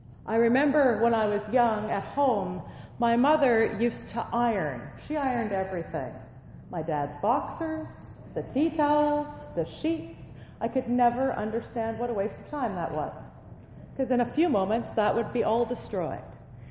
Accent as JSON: {"language": "English", "country": "Canada", "said": "One of my favorite things about being Canadian is that we are able, most of the time, to laugh at ourselves."}